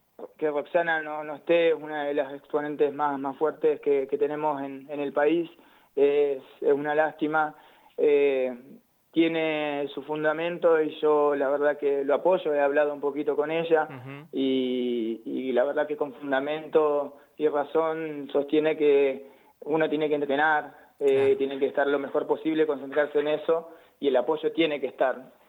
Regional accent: Zapala, Neuquén, Argentina; es imposible no sentirse zapalino. Además, el zapalino, vos sabés, tenemos esa fuerza, esa garra que es propia, que sos de Zapala

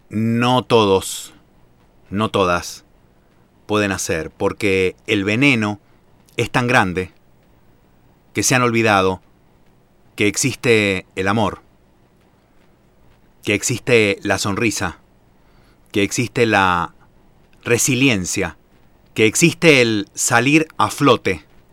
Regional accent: Argentina; que en este país, que en Argentina, que en mi país

